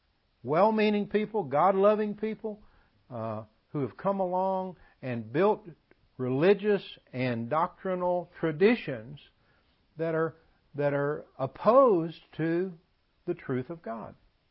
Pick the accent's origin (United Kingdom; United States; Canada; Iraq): United States; the South; I grew up in the South. Well, that can be wonderful. The traditions of the South.